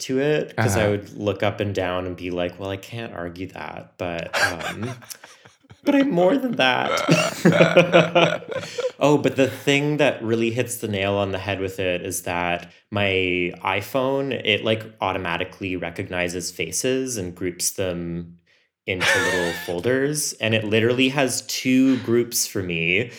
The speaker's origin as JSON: {"language": "English", "town": "Ottawa", "region": "Ontario", "country": "Canada", "tie": "born or raised there", "lives_now": "Toronto, Canada", "said": "Well, I moved to Toronto from Ottawa, where I grew up in 2008."}